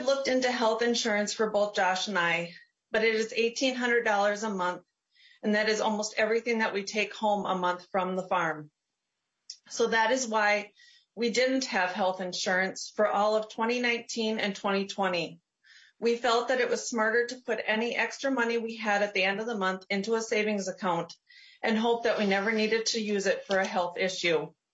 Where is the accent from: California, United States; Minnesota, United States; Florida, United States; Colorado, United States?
Minnesota, United States; I'm from Chippewa County.